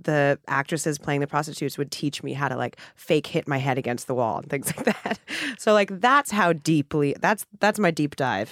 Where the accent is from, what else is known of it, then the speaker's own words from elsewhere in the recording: New York City, New York, United States; I grew up in Hell's Kitchen in Midtown Manhattan. So I was literally immersed in it because I would walk out of my front door and, you know, I'd be in Times Square, basically.